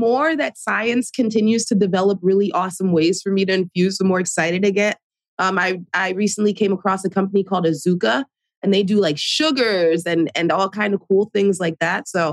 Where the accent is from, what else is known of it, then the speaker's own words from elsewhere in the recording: Jersey City, New Jersey, United States; I'm in Jersey City, New Jersey, born and raised in Jersey. First generation American.